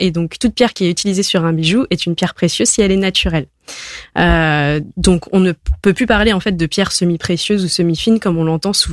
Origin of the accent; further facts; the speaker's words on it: Nantes, Pays de la Loire, France; Et nous, déjà, on est nantais et bretons, donc on voulait rester dans la région